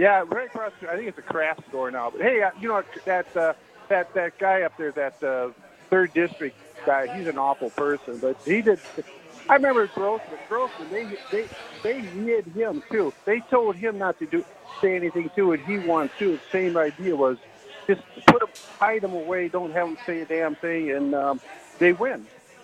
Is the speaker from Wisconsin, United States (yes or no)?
yes; Madison, Wisconsin, United States; Hi, I'm from Madison.